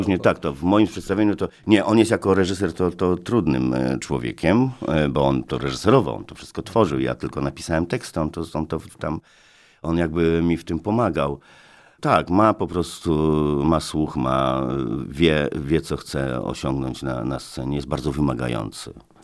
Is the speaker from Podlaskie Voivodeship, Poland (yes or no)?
yes; Augustów, Podlaskie Voivodeship, Poland; Bo ja jestem z bardzo dziwnego regionu, jak ja to nazywam Polska B. Ja się wychowałem w Augustowie, to jest daleko, daleko stąd, nad jeziorami.